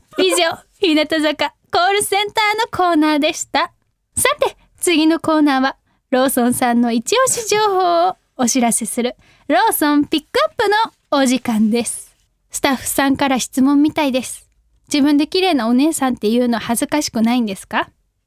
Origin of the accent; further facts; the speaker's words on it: Hyogo, Japan; accent: Kansai; 兵庫県出身でございますので関西人なんでございます。